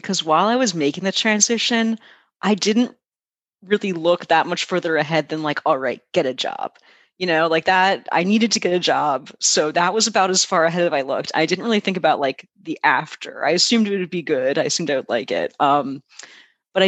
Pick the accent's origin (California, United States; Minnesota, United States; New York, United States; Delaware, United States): Delaware, United States; I said I was from Delaware. It's a really big part of my identity.